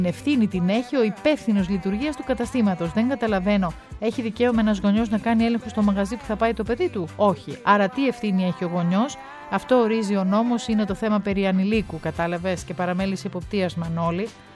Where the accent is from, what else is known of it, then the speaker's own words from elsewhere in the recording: Peloponnese, Greece; Να σου πω ότι και στα δικά μας τα χωριά, εκεί τα Αρκαδικά, κάνουν γιορτή του Κάστανου.